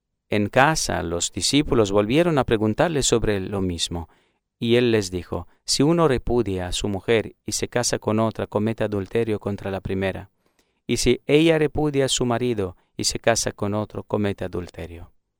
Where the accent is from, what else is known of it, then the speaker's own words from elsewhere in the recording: Bucharest, Romania; Spanish is a second language; moved away as an adult; now in Argentina; Sí, yo vengo de Rumanía, de la diócesis de Bucarest, y Europa, es de Europa